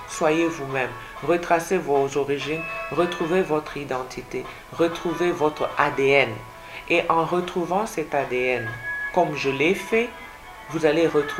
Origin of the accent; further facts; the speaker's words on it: Lubumbashi, Haut-Katanga, DR Congo; born there; parce que je suis en mesure de communiquer en swahili, parce que je suis née à Lubumbashi.